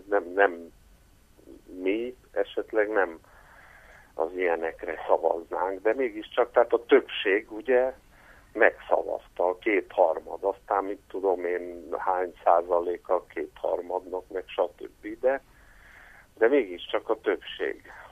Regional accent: Hungary; mert mi tiszta lelkű, ártatlan tekintetű magyarok vagyunk.

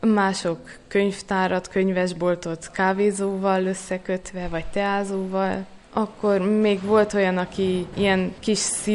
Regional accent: Miercurea Ciuc, Harghita, Romania; Igen, Csíkszeredából jöttem, ott a Nagy István Művészeti Líceumban érettségiztem, és Nagyszebenben a Jomminkó restaurálás szakán az alapképzést most fejeztem be.

